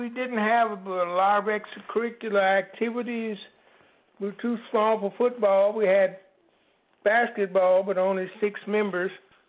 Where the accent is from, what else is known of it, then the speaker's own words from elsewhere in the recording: Oklahoma, United States; Well, Oklahoma was Southwest, but it was typically Southern in its culture. So we had all of the disadvantages of all Southern states. I walked past white schools to get to my school.